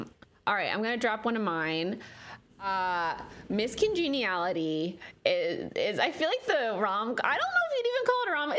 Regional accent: New Jersey, United States; I am from New Jersey. Represent.

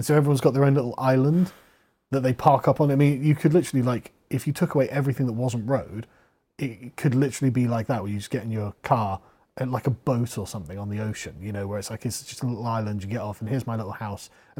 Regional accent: England, United Kingdom; oh, I'm from England, you know, and they're like, oh, right, how are you enjoying our town?

